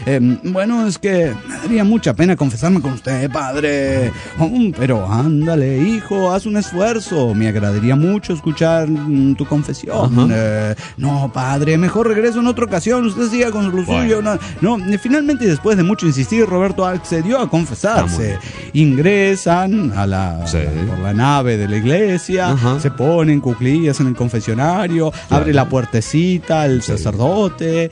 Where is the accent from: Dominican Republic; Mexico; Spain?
Mexico; Mexico City; del Distrito Federal Mexicano.